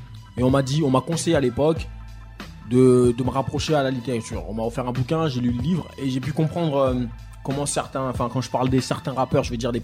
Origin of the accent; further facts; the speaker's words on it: Saint-Ouen, Île-de-France, France; comme je disais, je suis originaire de Saint-Ouen, il s'est passé pas mal d'événements dans cette ville.